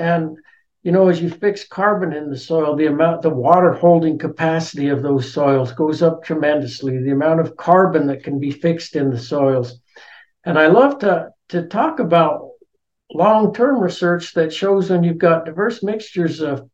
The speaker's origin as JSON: {"language": "English", "town": "Salida", "country": "United States", "tie": "born or raised there", "said": "I think when I grew up in Salida"}